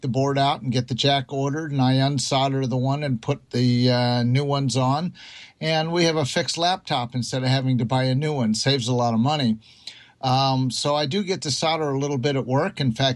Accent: Omaha, Nebraska, United States; the founder and head of World Radio Laboratories in Council Bluffs, Iowa, across the river from my hometown in Omaha.

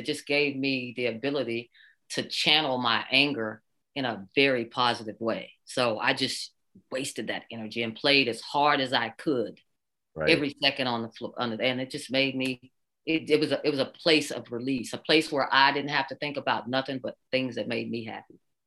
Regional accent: Oklahoma, United States; I went to Southeast Oklahoma State. I'm born and raised in Oklahoma.

